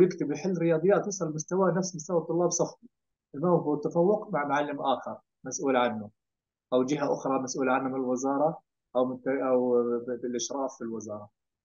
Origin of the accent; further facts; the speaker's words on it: Jordan; اذا درجه القطع عندنا بالاردن احنا 2%